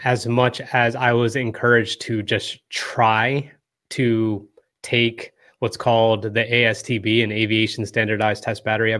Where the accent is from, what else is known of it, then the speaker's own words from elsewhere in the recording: Morristown, New Jersey, United States; So I was born and raised in Morristown, New Jersey, and very quickly into high school, I was doing a lot of bad things.